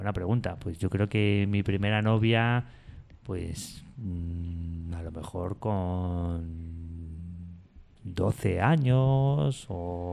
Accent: Bilbao, Basque Country, Spain; born there; Nací en una ciudad que está en el País Vasco que se llama Bilbao.

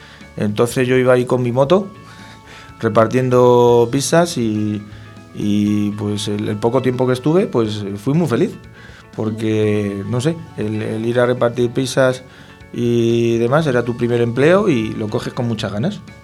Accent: San Sebastián de los Reyes, Community of Madrid, Spain; era pequeñita, era en San Sebastián de los Reyes, era un tercer piso, eran tres habitaciones pero muy pequeñitas

